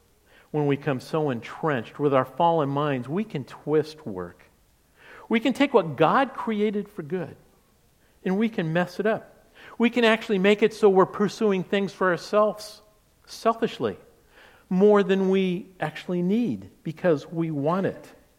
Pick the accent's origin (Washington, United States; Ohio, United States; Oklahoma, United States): Washington, United States; Seattle; You know, I'm from the Seattle area. And since Beth and I left that fair city